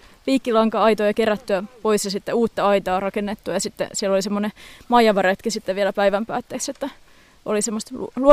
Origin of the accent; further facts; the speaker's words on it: Espoo, Uusimaa, Finland; No siis mä oon itse ihan kaupungista kotoisin, olen espoolainen